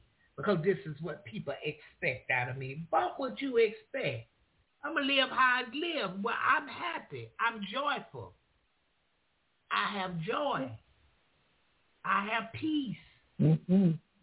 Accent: the South, United States; Yeah, I like all the chicken and dumplings. I like all of that. Because I'm from the South.

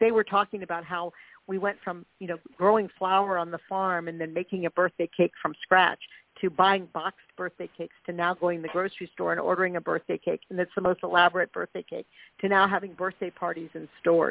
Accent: Miami, Florida, United States; I grew up around Dadeland Mall in Miami, which, you know, is a gigantic mall now, but it was a small mall, outdoor mall

